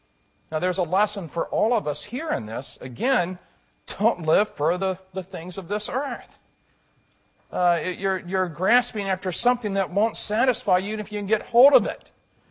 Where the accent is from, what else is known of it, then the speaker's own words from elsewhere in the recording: Illinois, United States; He was an air conditioning furnace installer and repair in the town I grew up in Illinois.